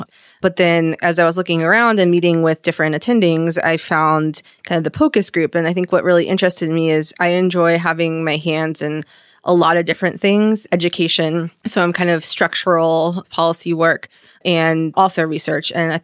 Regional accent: Dallas, Texas, United States; I am from Dallas, Texas, and am now back here in Dallas at UT Southwestern.

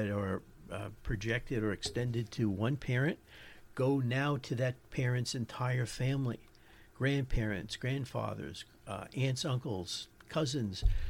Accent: New York, United States; accent: New York; My New York accent comes out sometimes.

